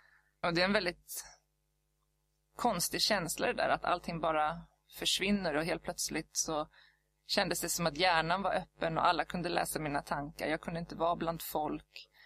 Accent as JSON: {"language": "Swedish", "town": "Haninge", "region": "Stockholm County", "country": "Sweden", "lives_now": "Tyresö, Sweden", "said": "Jag kommer ursprungligen från Haninge men har bott här i Tyresö sedan 2006."}